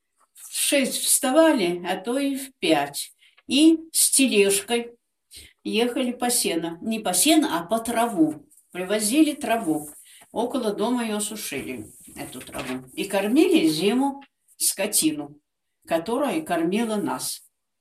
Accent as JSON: {"language": "Russian", "region": "Saratov Oblast", "country": "Russia", "tie": "born there", "said": "Ну, родились вы там, записали, в Саратовской области."}